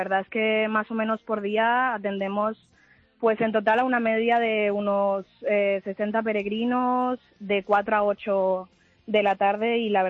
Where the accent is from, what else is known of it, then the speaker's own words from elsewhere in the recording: Alicante, Valencian Community, Spain; Soy de Alicante, exacto.